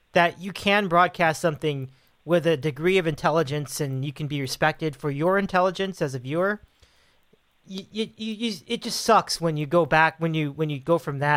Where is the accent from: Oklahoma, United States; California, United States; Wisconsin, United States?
California, United States; Los Angeles; just wish those of us who have been brought up, especially in LA, because we brought up, you know, we were raised on Chick Hearn and Vince Scully